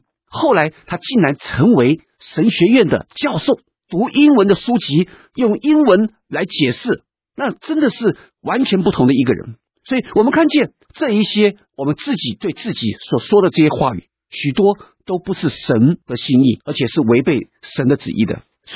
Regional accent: China; 特别是我们中国人。 我们中国人成长在一个文化的里面

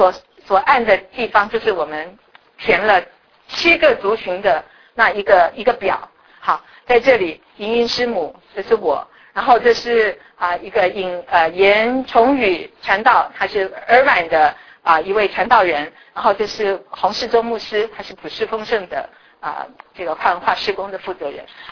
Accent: Taiwan; 就好像我们在我们从台湾来的知道

